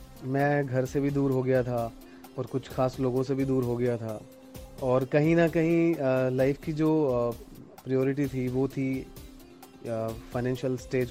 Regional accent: Shrimadhopur, Rajasthan, India; moved away as an adult; also born or lived in Jaipur; राजस्थान में एक जिला है सीकर, उसमें एक छोटी सी तहसील है श्रीमाधोपुर के नाम से, मैं वहीं का हूँ और मेरी पढ़ाई सब वहीं से हुई है, बचपन वहीं बीता है। लेकिन 2002 में मैंने मेरा गांव छोड़ दिया था

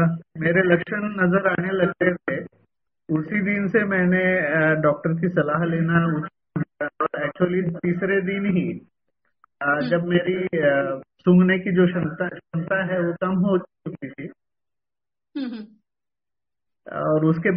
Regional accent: Maharashtra, India; मैं एक्चुअली महाराष्ट्र से हूँ और छोटे से गांव में रहता हूँ, हिंगोली में रहता हूँ।

